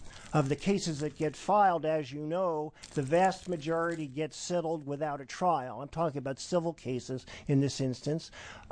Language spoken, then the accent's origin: English; Oregon, United States; When they learn that I'm from Oregon